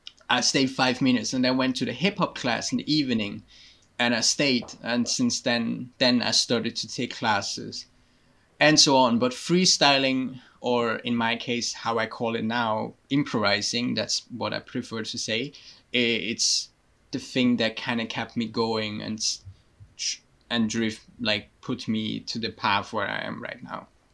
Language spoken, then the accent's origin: English; Switzerland; English is a second language; I'm originally from Switzerland. I was born 2 months too early. I had mechanical problems, so my brain and my body didn't function together. I was raised in a child home.